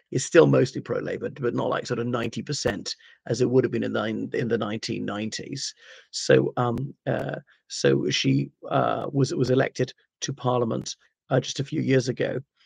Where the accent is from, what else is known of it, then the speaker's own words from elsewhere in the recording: Ireland; I'm Irish. I don't care.